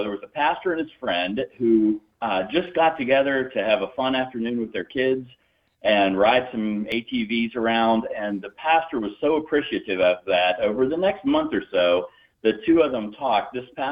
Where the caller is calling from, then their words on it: Winston-Salem, North Carolina, United States; I am located in the big city of Winston-Salem, North Carolina. That's headquarters for our ministry.